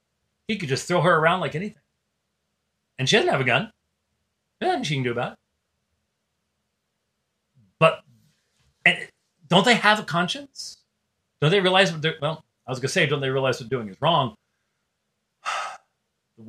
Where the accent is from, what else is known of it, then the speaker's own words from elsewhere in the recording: Minnesota, United States; I was born in Minnesota, for crying out loud. It's my home state.